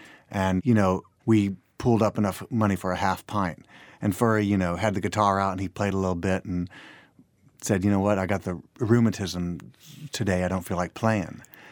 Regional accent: Memphis, Tennessee, United States; I grew up in Memphis

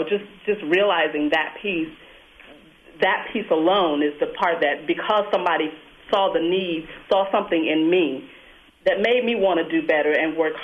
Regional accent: the South, United States; I'm from the South

